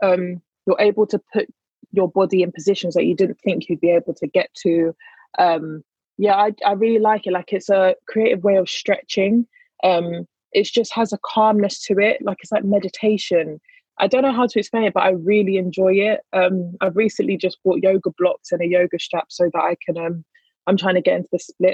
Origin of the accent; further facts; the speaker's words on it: Nigeria; because I'm Nigerian. So a lot of our meals are plant-based.